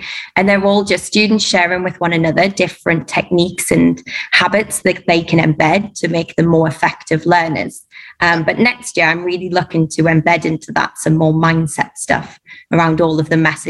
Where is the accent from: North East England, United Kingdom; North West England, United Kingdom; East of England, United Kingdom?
North East England, United Kingdom; Durham; moved away as an adult; now in Dubai, United Arab Emirates; Yeah, I'm from Durham. So I started out teaching about 7 or 8 years ago in Peterlee, the academy at Charton Hall. And yeah, left, I think, 5 years ago and came to Dubai.